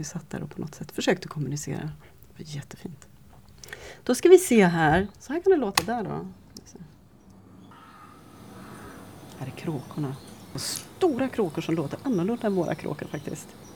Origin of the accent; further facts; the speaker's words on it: Västra Götaland County, Sweden; Där jag kommer ifrån, från Västergötland, där har jag alla mina somrar.